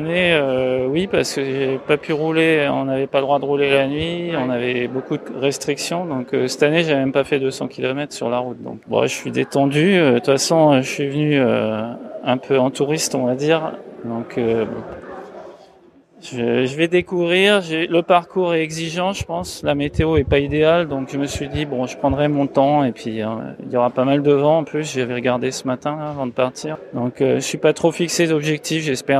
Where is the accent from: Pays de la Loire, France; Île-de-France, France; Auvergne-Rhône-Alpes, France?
Île-de-France, France; je viens de France, de région parisienne.